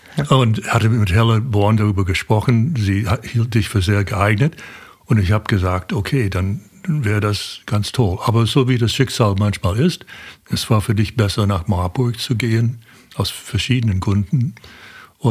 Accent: United States; born or raised there; German is a second language

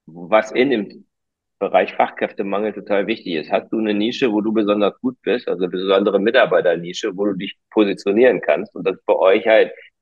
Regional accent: Germany; Und für mich wäre das zum Beispiel als Deutscher, gut, ich bin halb Deutsch, halb Schwede, aber gut, das ist auch relativ nah am Deutschen dran.

